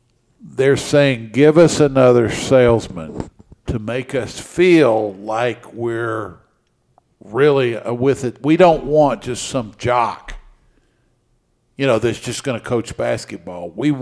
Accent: Lexington, Kentucky, United States; people in my hometown of Lexington, Kentucky, you know, sort of have become a bunch of automatons.

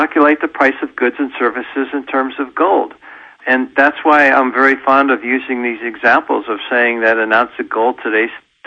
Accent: United States; I remember as a kid in the 1950s growing up in the States

